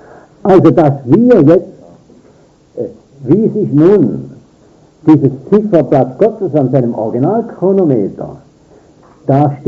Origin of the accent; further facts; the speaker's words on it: Switzerland; Bei uns in der Schweiz haben die Eisenhandlungen, also meistens auch Haushaltungsgeschäfte, Eisenhandlungen, das Zeichen, das astronomische Zeichen des Mars.